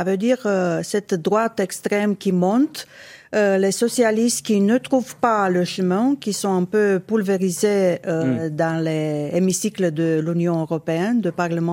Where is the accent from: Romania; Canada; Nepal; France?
Romania; même chez nous en Roumanie, on voit cet extrême nationaliste, eurosceptique, anti-globaliste qui monte dans les sondages